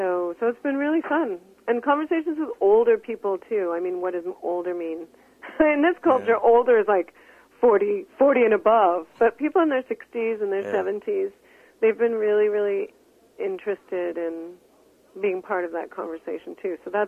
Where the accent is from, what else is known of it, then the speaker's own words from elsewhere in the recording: Canada; I just wanted to have a space for that kind of pleasure in my work as a Canadian writer.